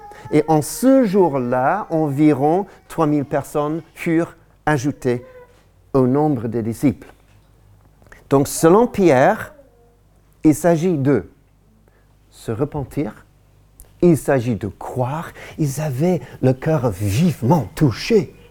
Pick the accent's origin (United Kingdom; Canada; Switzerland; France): United Kingdom; England; L'Église de mon enfance, était en Angleterre, était très libérale.